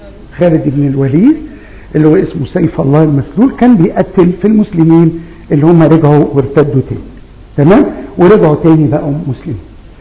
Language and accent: Arabic; Egypt; بلادنا مصر